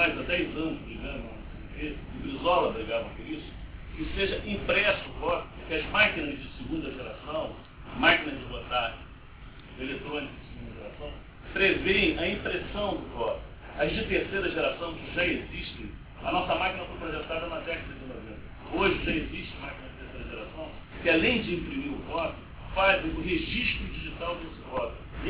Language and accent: Portuguese; Rio de Janeiro, Brazil; sou do Rio de Janeiro.